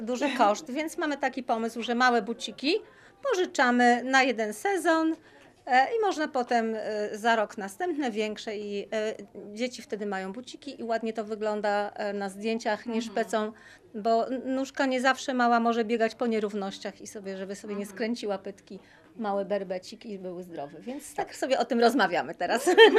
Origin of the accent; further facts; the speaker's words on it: Chojnice, Pomeranian Voivodeship, Poland; Wszystko się zaczęło od tego, że w naszym mieście Chojnice, skąd pochodzę